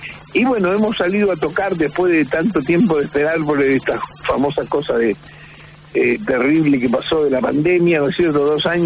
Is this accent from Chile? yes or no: no; Rosario, Santa Fe, Argentina; yo soy un rosarino, ya sabes